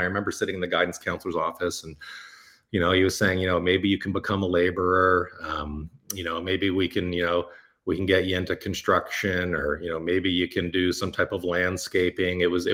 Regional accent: Newmarket, Ontario, Canada; also born or lived in Toronto / Kingston; Yeah, I was born in Newmarket.

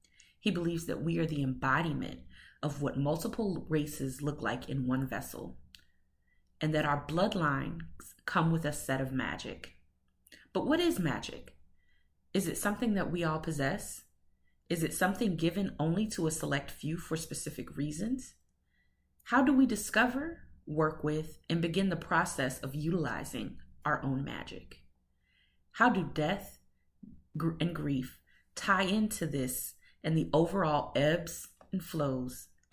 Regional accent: Beaufort, South Carolina, United States; I'm from Beaufort.

